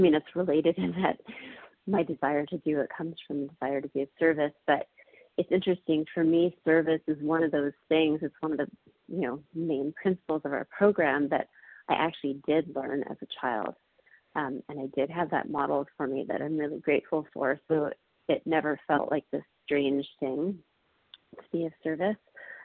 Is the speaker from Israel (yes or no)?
yes; Israel; recovered compulsive overeater in Israel.